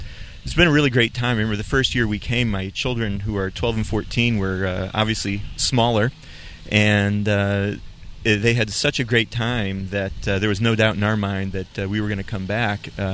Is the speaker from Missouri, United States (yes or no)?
yes; St. Louis, Missouri, United States; I'm from St. Louis, and that's a hike.